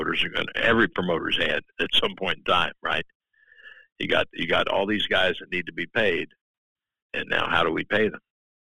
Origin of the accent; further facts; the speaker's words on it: Missouri, United States; So I'm from Missouri, you got to show me.